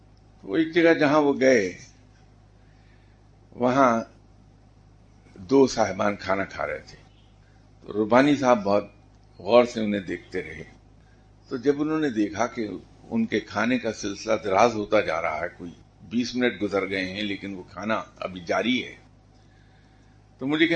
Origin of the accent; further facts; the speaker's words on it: Jalandhar, Punjab, India; मैंने कहा जी मैं तो जालंधर का पंजाबी ढग्गा हूं।